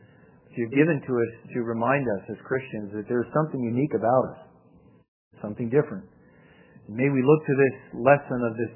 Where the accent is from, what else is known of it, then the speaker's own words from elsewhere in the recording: United States; born there; because, you know, I'm an American too. I was born here. I love this place. I love being an American.